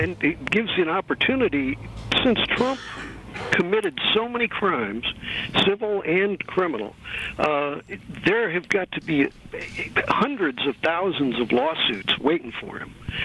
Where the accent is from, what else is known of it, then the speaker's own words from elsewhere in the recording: St. Louis, Missouri, United States; I come originally from St. Louis, really bigoted city.